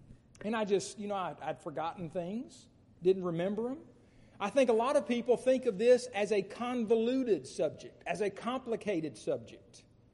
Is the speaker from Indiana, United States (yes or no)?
no; Muskogee, Oklahoma, United States; Christian evidences from Apologetics Press in Muskogee, Oklahoma, where I grew up. That's right. I'm